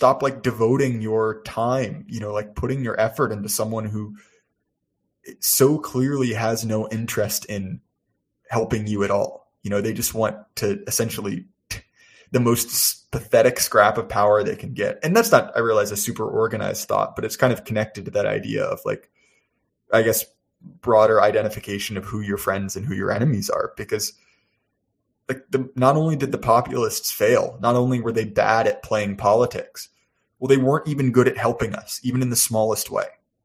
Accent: United States; obviously, as an American and as someone who really loves the place that I'm from

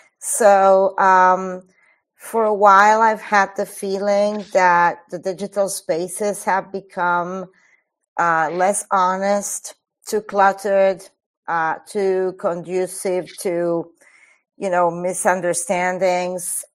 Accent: Buenos Aires, Argentina; and in my hometown of Buenos Aires.

